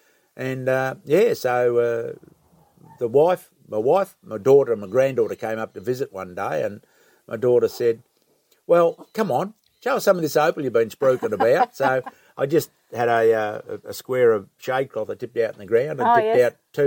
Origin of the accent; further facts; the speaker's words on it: Bairnsdale, Victoria, Australia; We're originally from Bensdale down in East Gippsland, on the Gippsland Lakes down there.